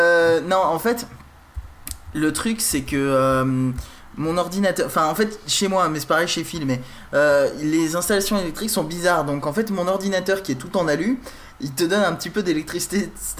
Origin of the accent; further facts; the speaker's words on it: England, United Kingdom; French is a second language; Et je ne sais pas pourquoi j'ai cet accent alors que je suis pas du tout du sud, je suis anglais.